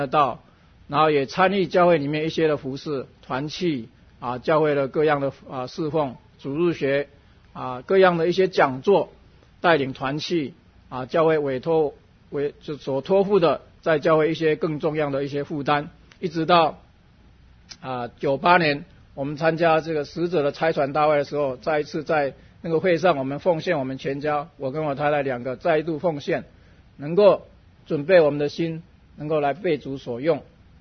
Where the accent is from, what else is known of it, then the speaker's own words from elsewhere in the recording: Taiwan; moved away as an adult; now in United States; 我是从台湾来到美国啊求学